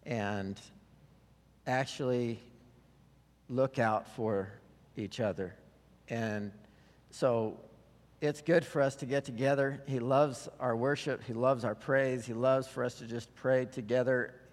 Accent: Idaho, United States; I'm from Idaho. It just doesn't even seem like planet Earth when it's 111 degrees

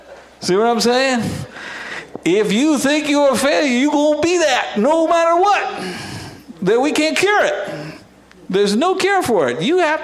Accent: Texas, United States; I grew up in Texas, down south, and my dad worked on something called a dude ranch.

